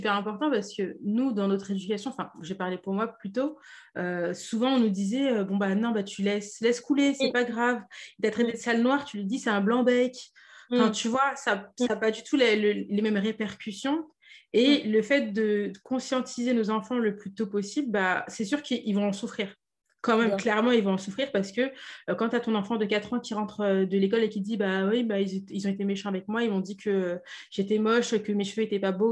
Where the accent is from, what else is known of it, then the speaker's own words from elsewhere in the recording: France; Certes, on n'a pas la même couleur de peau, on a des origines qui sont différentes, mais on est français.